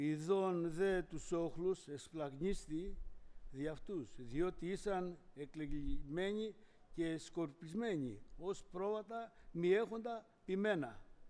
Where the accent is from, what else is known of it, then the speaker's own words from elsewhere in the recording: Pyrgos, Western Greece, Greece; Είμαι Τσιγκάνος, είμαι Ρωμά, από τον Πύργο. Έχω μια οικογένεια που είναι, είμαστε όλοι στον Κύριο.